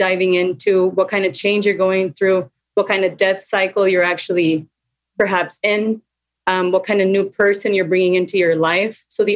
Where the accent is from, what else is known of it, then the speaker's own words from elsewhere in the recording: Costa Rica; all the way in Central America, where I'm from Costa Rica.